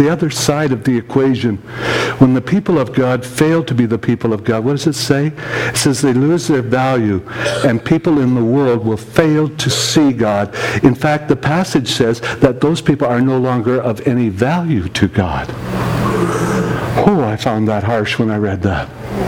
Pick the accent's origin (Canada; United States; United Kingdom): Canada; Manitoba; I'm from Manitoba. That's north of North Dakota, for those of you who are not familiar with geography. I know all Americans dream about living in North Dakota. But I lived just north of there when I grew up.